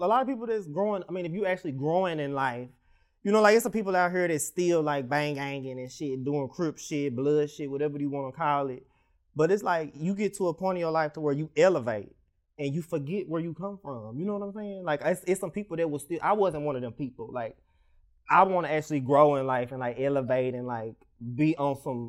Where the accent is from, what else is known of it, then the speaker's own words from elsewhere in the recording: Fort Worth, Texas, United States; you got to keep in mind, I'm from Fort Worth. So it's not really a lot of gay people from Fort Worth.